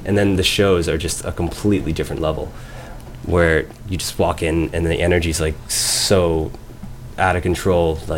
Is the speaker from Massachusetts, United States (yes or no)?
yes; Boston, Massachusetts, United States; I would just stick with Boston Night 2 because like it's my hometown.